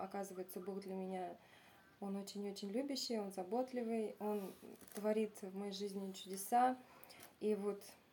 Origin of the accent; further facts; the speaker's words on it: Krasny Klyuch, Bashkortostan, Russia; Я уехала, получается, из Тиральтамака в свой Красный Ключ